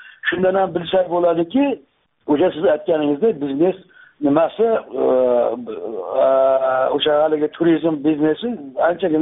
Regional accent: Akhsikent, Namangan Region, Uzbekistan; born there; O'sha men tug'ilgan joy yangi Axsi deyilgan, eski Axsi

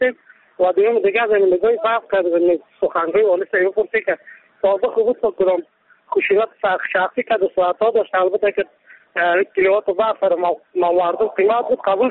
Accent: Mazar-i-Sharif, Balkh, Afghanistan; از مزار شریف هستم.

